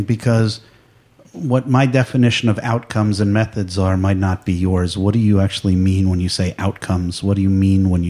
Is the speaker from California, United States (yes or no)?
yes; California, United States; I'm from Marin County, California, so that has a completely different meaning for me.